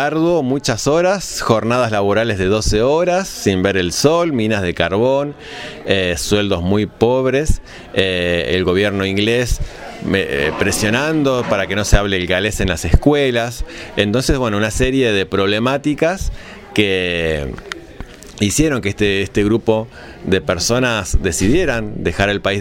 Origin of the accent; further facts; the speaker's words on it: Trelew, Chubut, Argentina; born there; yo soy nacido en Trelew, que está hermanado con Carnarvon